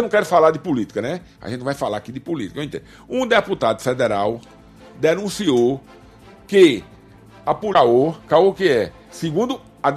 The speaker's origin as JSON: {"language": "Portuguese", "region": "Paraíba", "country": "Brazil", "said": "Tu acha que eu vim da Paraíba comer aqui linguiça?"}